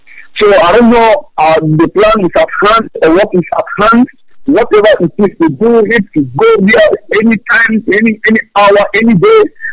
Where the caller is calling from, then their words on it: Malaysia; I'm calling from Malaysia.